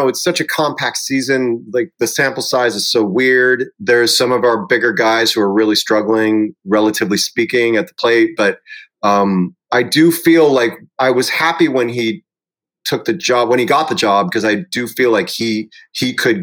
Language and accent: English; Chicago, Illinois, United States; Well, I have very fond memories of watching baseball after school, like with all the day games.